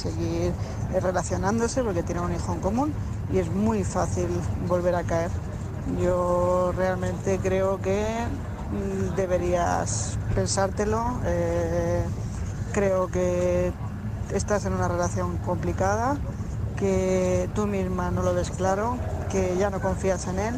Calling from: Tarragona, Catalonia, Spain; corresponsal de Tarragona

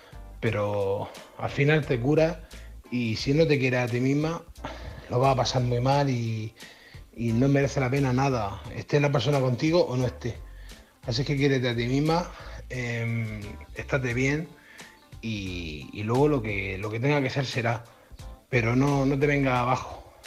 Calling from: Murcia, Region of Murcia, Spain; de Murcia

